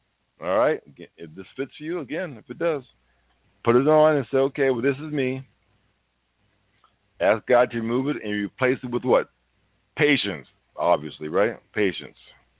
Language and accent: English; Chicago, Illinois, United States; I'm from Chicago and a lot of people there talk faster, right?